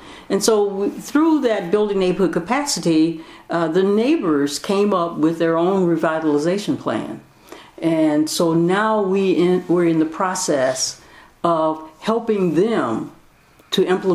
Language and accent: English; Fort Smith, Arkansas, United States; Fort Smith, Arkansas.